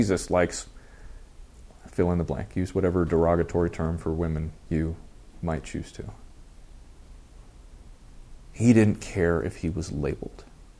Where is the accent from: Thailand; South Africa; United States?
United States; I love the amazingly comfortable life in paradise that God has given me as an American.